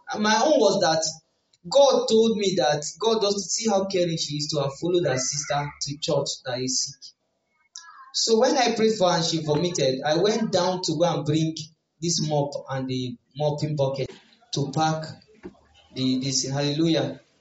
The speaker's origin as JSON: {"language": "English", "region": "Kogi", "country": "Nigeria", "tie": "born or raised there", "also_born_or_lived": "Kano", "said": "So I left my hometown, which was Kogi State, and went back to Kano because that was where we were born, before we came down."}